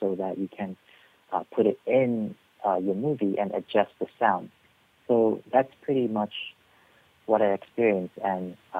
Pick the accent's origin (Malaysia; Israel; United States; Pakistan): Malaysia; we can now market ourselves as a Malaysian